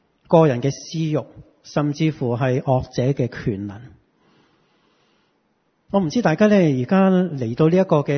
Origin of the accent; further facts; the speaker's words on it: China; 这些价值观其实今天不经不觉都植根在这个我们中国人的传统里面。